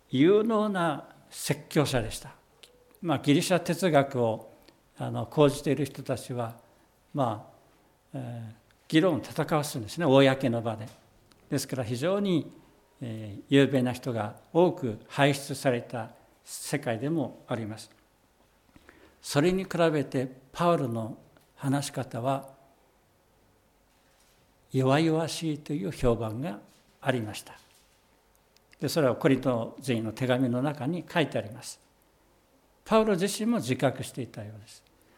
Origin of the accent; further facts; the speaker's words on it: Tohoku, Japan; 私も東北出身なので、ちょっと出てしまいましたが